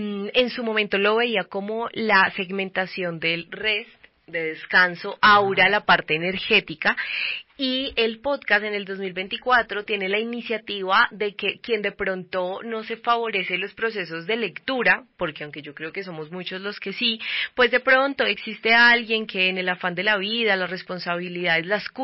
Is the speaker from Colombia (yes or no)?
yes; Bogotá, Colombia; yo soy Rola, soy bogotana, pero me ha acompañado en este camino de también salir y volver, y siempre Bogotá abraza y cuida.